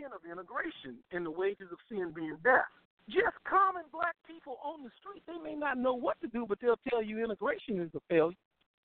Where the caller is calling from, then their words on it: Louisiana, United States; I'm calling from Louisiana.